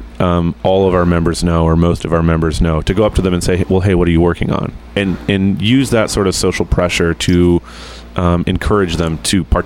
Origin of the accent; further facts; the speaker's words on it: Midwest, United States; And I'm from the Midwest. I'm really outgoing.